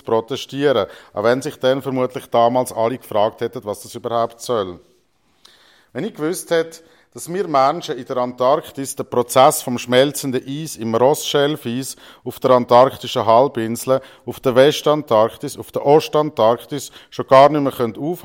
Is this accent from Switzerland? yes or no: yes; Zurich, Switzerland; now in Fribourg, Switzerland; wenn ich gewusst hätte, dass ich nicht den Rest von meinem Leben im Kanton Zürich verbringe, wo ich aufgewachsen bin, sondern im Kanton Freiburg, wo man als Sensler gar kein Akkusativ, sondern nur den Dativ benutzt